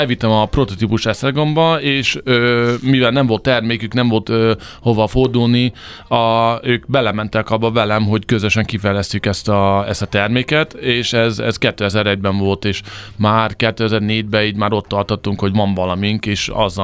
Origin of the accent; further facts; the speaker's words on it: United States; now in Hungary; ott is születtem, ott nőttem föl. Hát figyelj, most több időt vagyok Magyarországon, mint Amerikában voltam valaha. Szóval magyar vagyok végül is szerintem.